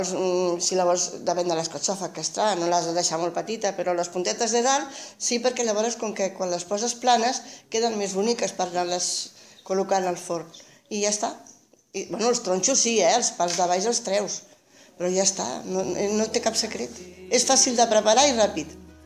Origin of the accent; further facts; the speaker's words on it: Les Borges Blanques, Catalonia, Spain; born there; also born or lived in Barcelona; soc nascuda aquí a Borges Blanques, però també com la meva companya del tronc, vaig ser molts anys a Barcelona i he tornat a les meves arrels, perquè per circumstàncies de la vida doncs estem aquí a Borges.